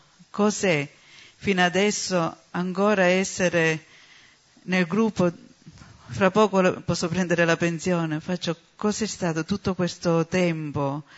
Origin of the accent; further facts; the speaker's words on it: Sicily, Italy; io sono siciliana e posso dire che da quasi 19 anni che sto con il gruppo